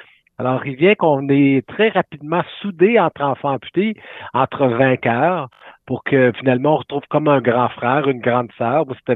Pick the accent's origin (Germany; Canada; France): Canada; Sherbrooke, Quebec; Ben oui, moi je viens de la région de Sherbrooke, on vivait sur la ferme, mes parents, mes sœurs et moi